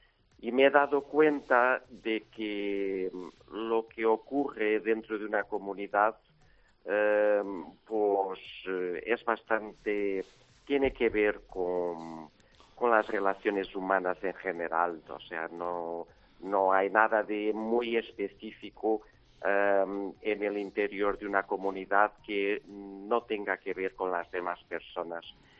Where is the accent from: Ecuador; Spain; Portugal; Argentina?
Portugal; born there; Spanish is a second language; yo nací en Portugal, soy portugués, hace 53 años, y estudié teología en Lisboa